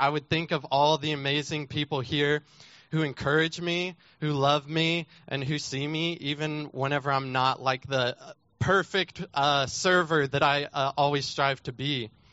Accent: Texas, United States; And it's really been tough living so far from home because I am also from Texas.

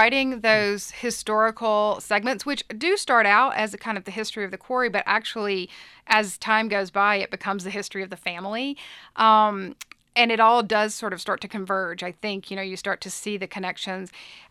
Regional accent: Mississippi, United States; And at some point, I was in Mississippi, and which is where I grew up. I grew up in Mississippi.

